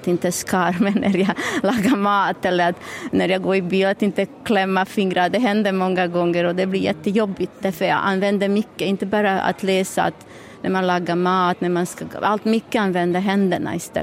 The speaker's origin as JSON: {"language": "Swedish", "country": "Bosnia & Herzegovina", "second_language": "Swedish", "moved": "yes", "lives_now": "Sweden", "said": "Jag kommer från Bosnien, för det är Jugoslavien."}